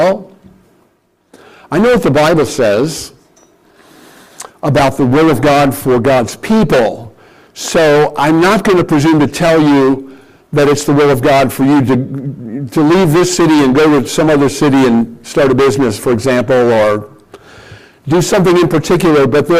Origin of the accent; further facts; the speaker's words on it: Canton, Ohio, United States; I grew up in Canton. That's where the Pro Football Hall of Fame is